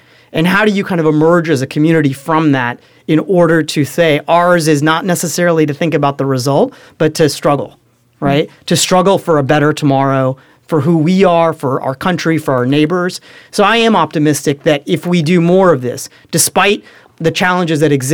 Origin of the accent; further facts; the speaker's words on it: Cincinnati, Ohio, United States; So I grew up in Cincinnati, Ohio, right?